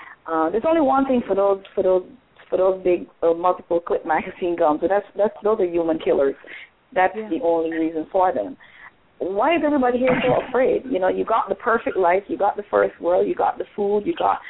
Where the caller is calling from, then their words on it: New Jersey, United States; I'm calling in from New Jersey.